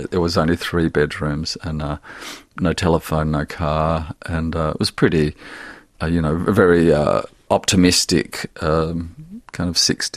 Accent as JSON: {"language": "English", "town": "Mount Gambier", "region": "South Australia", "country": "Australia", "tie": "born or raised there", "said": "I grew up in Mount Gambier, South Australia, which is 300 miles from Adelaide one way, 300 miles to Melbourne the other."}